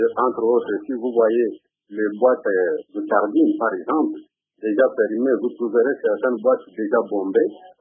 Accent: India; d'autres deviennent de plus en plus malades, tels que le cas de malnutrition ici chez nous en Inde.

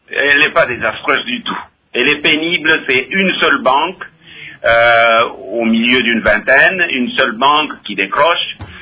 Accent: DR Congo; Disons-nous les choses comme il se doit, nous sommes tous des Congolais. Quand ça ne marche pas, évidemment, c'est tous les Congolais qui trinquent.

